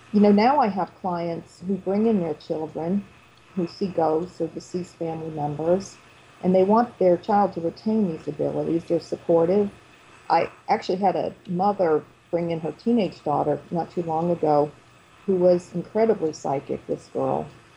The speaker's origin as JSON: {"language": "English", "region": "Massachusetts", "country": "United States", "tie": "born or raised there", "said": "And growing up in Massachusetts, I don't know if anybody has ever been to Sturbridge Village."}